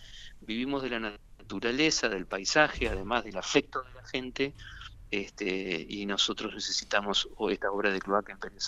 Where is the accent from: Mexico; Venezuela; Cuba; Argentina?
Argentina